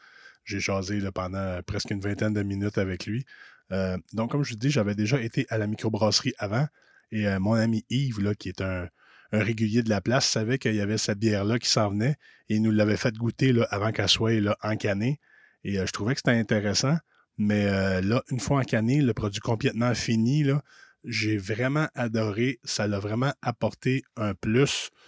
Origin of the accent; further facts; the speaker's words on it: Quebec, Canada; encore une fois, dans ma région natale de Brome-Missisquoi